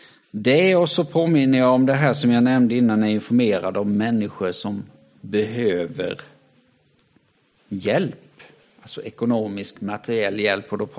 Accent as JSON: {"language": "Swedish", "country": "Sweden", "said": "de nya utmaningar som kommer till mig som svensk, som människa"}